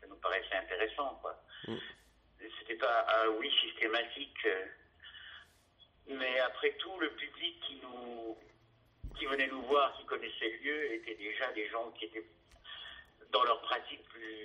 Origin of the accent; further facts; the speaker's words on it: La Côte-Saint-André, Auvergne-Rhône-Alpes, France; je m'occupais d'une galerie dans mon bled, à la côte Saint-André, dans l'Isère.